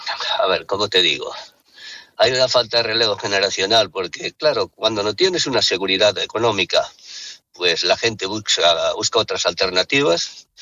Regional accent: Bueu, Galicia, Spain; pues en un pueblo pequeño como el mío, que yo soy patrón mayor de Bueu

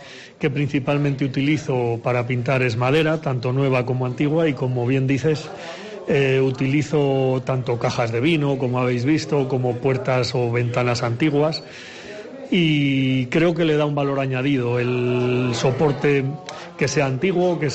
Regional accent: Cuéllar, Castile and León, Spain; yo vengo de Cuéllar. En Cuéllar, como sabéis, defendemos los encierros más antiguos de España.

